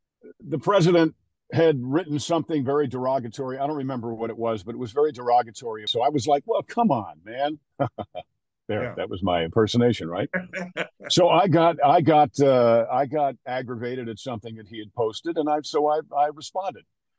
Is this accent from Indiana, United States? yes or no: no; New York, United States; I'm from New York. I am impulsive.